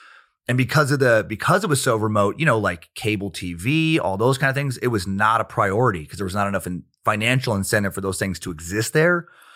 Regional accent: Riggins, Idaho, United States; also born or lived in Grangeville; I was born in Grangeville, Idaho. Little town. I didn't live there, but only born there because my town didn't have a hospital. So I was born in Riggins, Idaho.

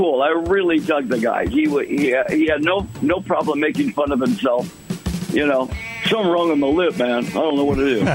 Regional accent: Detroit, Michigan, United States; I've never been on a farm in my life, okay? I'm from Detroit

